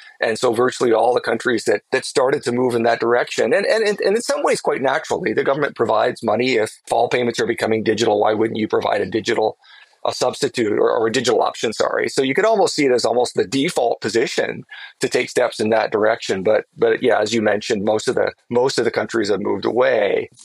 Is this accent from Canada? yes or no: yes; Canada; I'm Canadian, by the way.